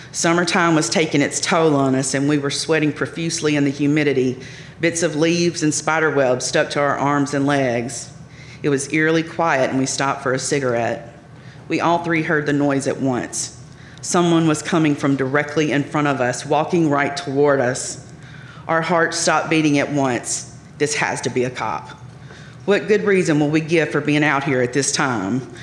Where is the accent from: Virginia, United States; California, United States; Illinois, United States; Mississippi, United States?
Mississippi, United States; It was the only place we knew to get lost in the woods for fun like we did growing up in Mississippi.